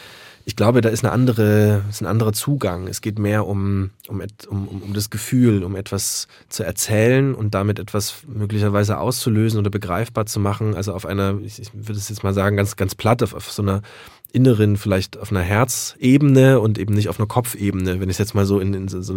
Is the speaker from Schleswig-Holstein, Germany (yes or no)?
no; Kamenz, Saxony, Germany; Das heißt zurück nach Görlitz, ich komme aus Kamenz, aber Görlitz war die nächstgrößte Stadt, wollte nicht gerne nach Kamenz zurück.